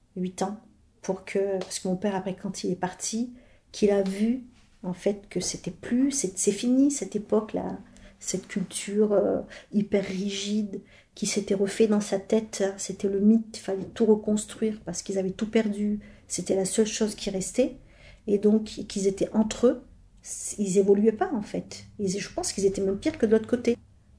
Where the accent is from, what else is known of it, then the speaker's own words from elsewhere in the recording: France; je suis française, c'est le paradoxe, hein, il y a de quoi vraiment devenir fou, hein. T'es française, mais tu as la culture kabyle.